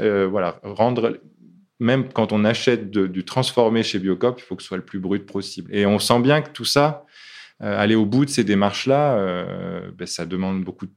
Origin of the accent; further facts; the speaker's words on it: Lille, Hauts-de-France, France; Je suis lillois au départ, oui. Et donc, toujours même, dans le cœur, ce n'est pas qu'au départ.